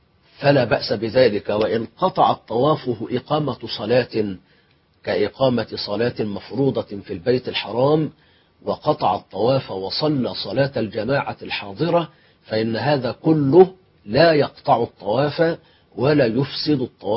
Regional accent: Kafr Hurmuz, Egypt; الأخ الحبيب ابن بلدتي ابن قريتي ابن كفرة هرمز

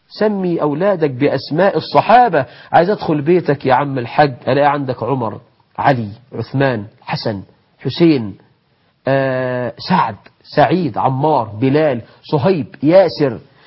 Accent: Egypt; تخيل عندنا في مصر واحد مسمي ابنه جحش

